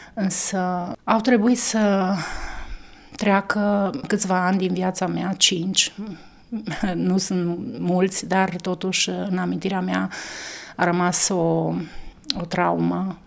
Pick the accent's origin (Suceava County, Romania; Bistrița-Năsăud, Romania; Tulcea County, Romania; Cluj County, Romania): Cluj County, Romania; Turda; born there; M-am născut în Turda, într-o familie de oameni credincioși